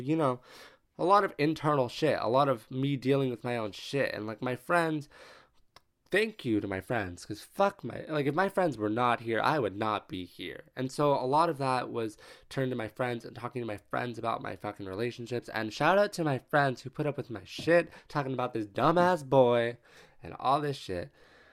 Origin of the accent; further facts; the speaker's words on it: California, United States; If you live in California, I'm from California, so.